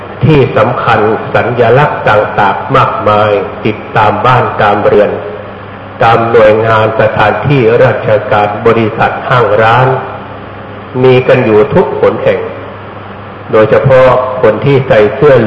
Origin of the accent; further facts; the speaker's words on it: Phetchabun, Thailand; ที่บ้านเกิดอาตมาอยู่จังหวัดเพชรบูรณ์